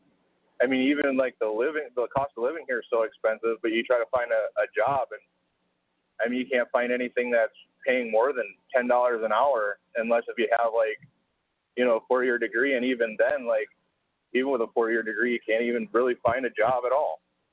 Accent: Wisconsin, United States; moved away; I'm originally from Wisconsin, so, I thought, Milwaukee was bad, but I got here

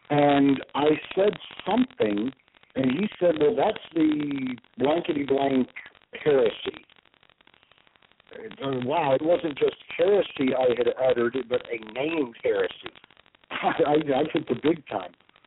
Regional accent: the South, United States; And I was raised in the South, in those last vestiges of the Southern Irish Celtic immigrants

